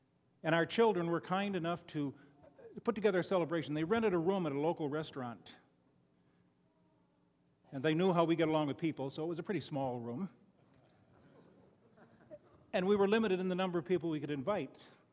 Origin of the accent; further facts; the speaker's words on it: Chicago, Illinois, United States; I come from Chicago, and we share a resident, because Chicago is the home of Al Capone